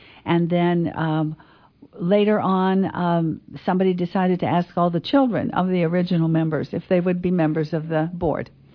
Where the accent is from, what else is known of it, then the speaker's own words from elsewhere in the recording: Camp Point, Illinois, United States; now in St. Louis, United States; I grew up in the Camp Point Clayton area.